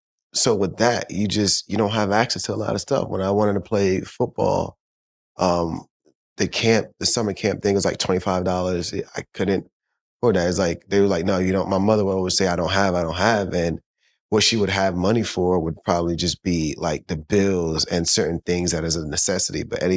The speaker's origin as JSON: {"language": "English", "town": "Brooklyn", "region": "New York", "country": "United States", "tie": "born there", "said": "So I was born in Brooklyn, New York."}